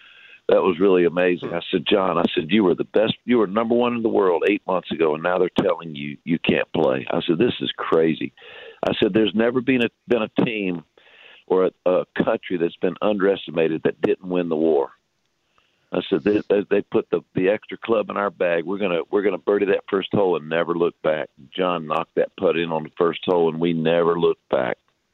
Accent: North Carolina, United States; Where I grew up in North Carolina, it was an army town. I could never get home on Sunday night.

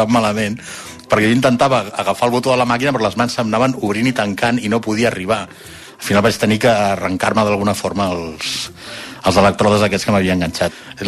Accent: L'Hospitalet de Llobregat, Catalonia, Spain; tinc 57 anys, sóc de l'Hospitalet de Llobregat, porto 23 anys

